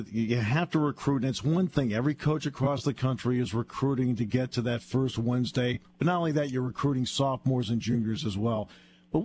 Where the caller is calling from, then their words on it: Somerville, Massachusetts, United States; I'm calling from Somerville.